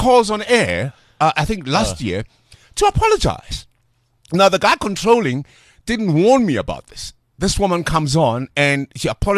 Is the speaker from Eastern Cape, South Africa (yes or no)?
no; Atteridgeville, Gauteng, South Africa; I come from Atrisville, an area called Matevili